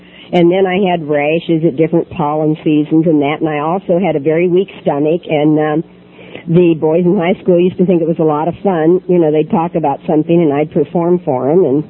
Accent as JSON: {"language": "English", "region": "Kansas", "country": "United States", "tie": "born or raised there", "said": "I was born and raised in Kansas, which is a dry state, and there was no alcoholism in my family."}